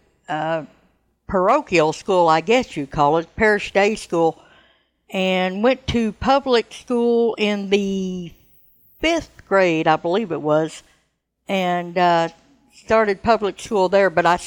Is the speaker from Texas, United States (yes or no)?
yes; Dallas, Texas, United States; I was born in Dallas, Texas.